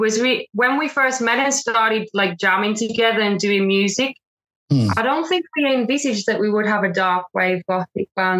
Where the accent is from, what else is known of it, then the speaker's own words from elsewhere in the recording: West Midlands, United Kingdom; also born or lived in Manchester; Yeah, I was born in England. I'm from a town which is just outside Birmingham, which is like the center of England.